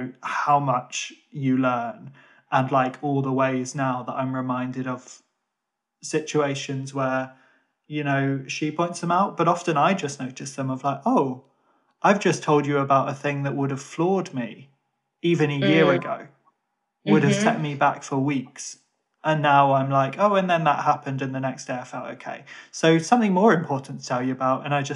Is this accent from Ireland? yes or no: yes; Ireland; I was living in the UK and as an Irish person, I particularly living in Birmingham